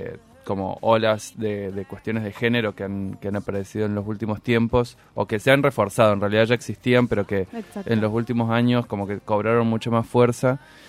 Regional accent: Córdoba, Argentina; soy de la provincia de Córdoba. Igual mi acento está

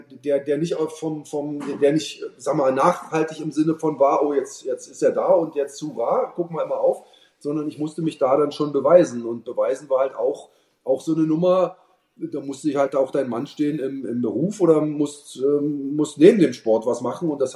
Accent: Berlin, Germany; also born or lived in Dresden / Würzburg; Also ich bin in Dresden geboren, bin dann zwar in Berlin 24 Jahre groß geworden, also bis 82. Aber Dresden ist so meine Heimatstadt, Würzburg ist so die zweite Stadt, die ich so als Heimatstadt für mich betrachte.

